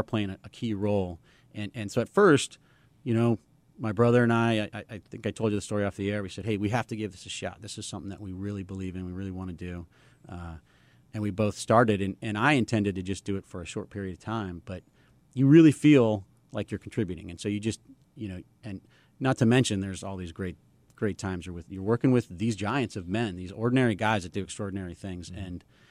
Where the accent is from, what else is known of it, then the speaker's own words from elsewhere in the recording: San Diego, California, United States; Well, I grew up in Scripps Ranch in Mira Mesa, and I went to Mira Mesa High.